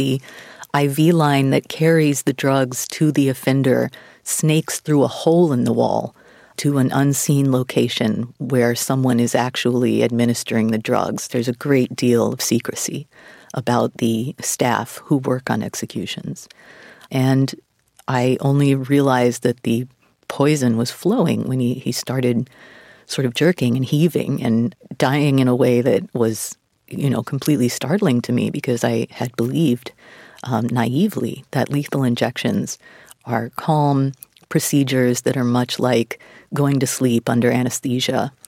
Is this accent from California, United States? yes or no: no; Texas, United States; So, you know, I grew up in Texas, and when I was young, was in favor of the death penalty